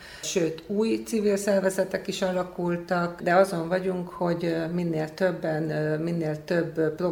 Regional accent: Borsod-Abaúj-Zemplén, Hungary; now in Bakonyszentlászló, Hungary; és én Borsodból való vagyok, és kérdés nem volt, hogy én jövök ide, és nem a férjem jön oda. Én nagyon szeretek itt élni.

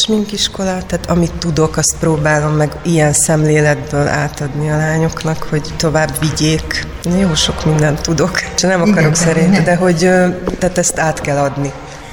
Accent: Ukraine; Én ukrán vagyok, én kint születtem, anyukám még mindig kint él

